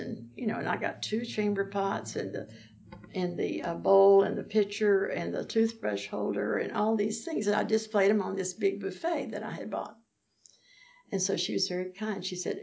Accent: United States; now in United Kingdom; here I'm an American, and some Americans say, well, we don't have anything to do with that queen.

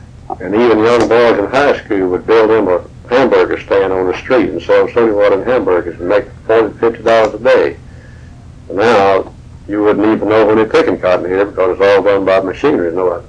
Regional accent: Bishop, United States; I grew up together in Bishop, and one of them roomed with me as my roommate in Bay University. But anyway, we moved back down to Bishop in 1913.

